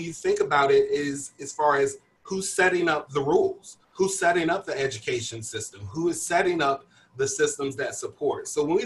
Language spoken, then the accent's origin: English; Virginia, United States; It is the South, and I grew up in Virginia, which is not the Deep South.